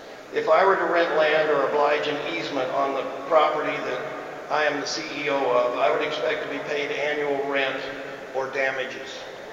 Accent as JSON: {"language": "English", "region": "Iowa", "country": "United States", "said": "from Mills in Montgomery, Iowa. That's way down in the southwest corner."}